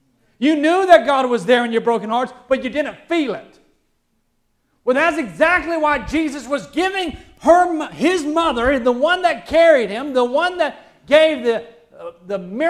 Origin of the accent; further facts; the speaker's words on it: Alabama, United States; accent: Alabama; moved away; have been away from Alabama, you can't take Alabama out of me. It just comes out in my voice, in my accent. It comes out the way I talk.